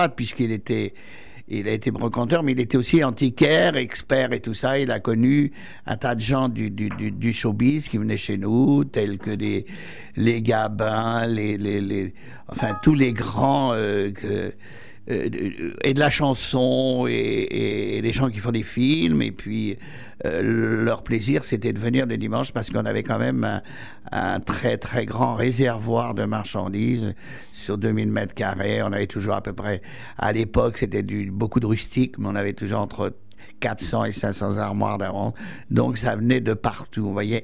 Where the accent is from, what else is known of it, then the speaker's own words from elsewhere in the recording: Montfort-l'Amaury, Île-de-France, France; born there; je ne débarque pas à Montfort-l'Amaury, parce que je suis né à Montfort-l'Amaury, et mon arrière-grand-père est arrivé à Montfort-l'Amaury en 1840, place de l'Église.